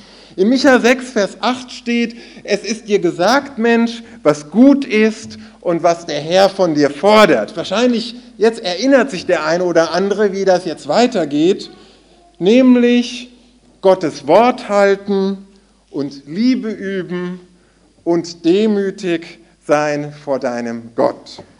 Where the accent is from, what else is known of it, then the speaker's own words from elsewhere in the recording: Gütersloh, North Rhine-Westphalia, Germany; born there; Ich bin in Gütersloh geboren